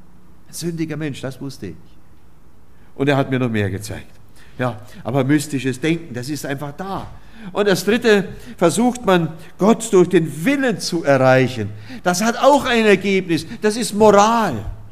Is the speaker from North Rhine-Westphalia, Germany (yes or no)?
no; Oberammergau, Bavaria, Germany; Und wie gesagt, ich komme ja aus Oberammergau.